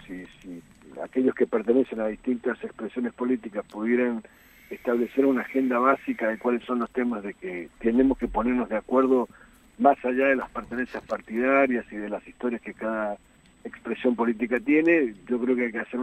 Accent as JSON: {"language": "Spanish", "country": "Argentina", "said": "la política exprese las demandas que tenemos todos como argentinos"}